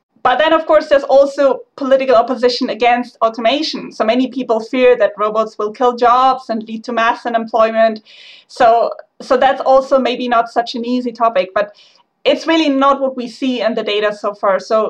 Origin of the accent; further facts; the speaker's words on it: Germany; I mean, I am from Germany and I see the German pension system